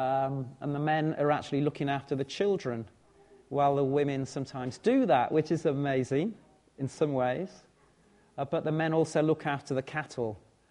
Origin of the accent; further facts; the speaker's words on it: Norwich, East of England, United Kingdom; Oh, I'm from Norwich. What do you expect?